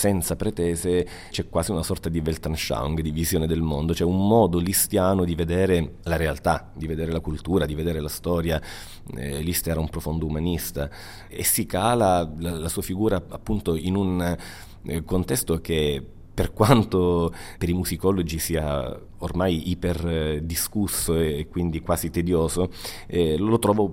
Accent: Palmi, Calabria, Italy; Io vengo da Palmi, anche se sono nato a Reggio Calabria, ma sono cresciuto a Palmi, il paese natale di Francesco Cilea.

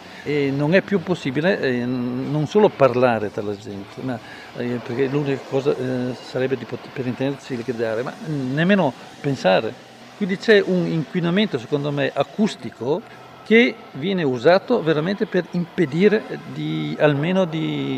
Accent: Venice, Veneto, Italy; questo lo dico anche da veneziano, dove abbiamo l'inquinamento della laguna

